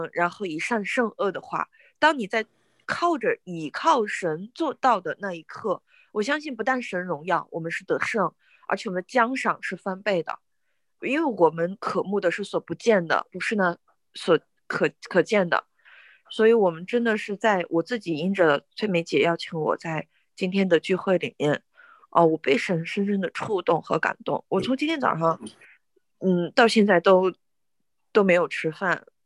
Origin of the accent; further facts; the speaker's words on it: Shandong, China; now in Beijing, China; 从北京回到我的家乡山东，